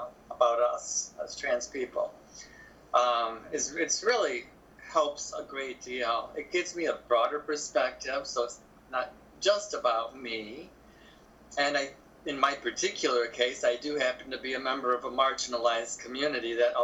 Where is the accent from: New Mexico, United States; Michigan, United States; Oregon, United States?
Michigan, United States; There's just a myth that Chicago has got these terrible winters, but I'm from Michigan as well